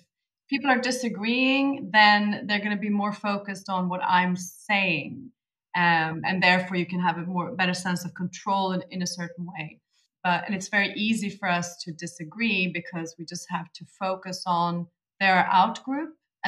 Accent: Vigbyholm, Stockholm County, Sweden; English is a second language; I grew up in Vigbyholm, just outside Stockholm. So even if you zoom in to the four houses that were in a cluster where I lived

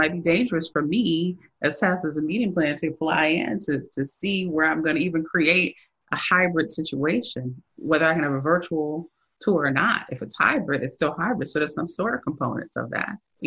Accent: Chicago, Illinois, United States; coming as a young woman growing up in Chicago, actually, and looking at, you know, the experiences that I've had.

